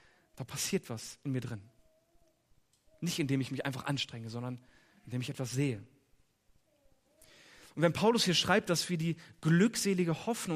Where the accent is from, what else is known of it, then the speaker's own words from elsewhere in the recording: Lower Saxony, Germany; Ich komme vom Dorf, aus der Nähe von Hannover.